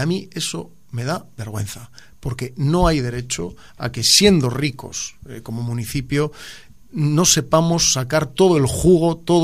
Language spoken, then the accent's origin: Spanish; Laredo, Cantabria, Spain; also born or lived in Santander; en Laredo no había, cuando aquello, ni hospital ni maternidad. Entonces, bueno, pues nací en Santander y estuve pues los dos días que tiene que estar la madre en el hospital. Pero sí, en Laredo, soy abogado, tengo 42 años y tengo despacho propio abierto en Laredo.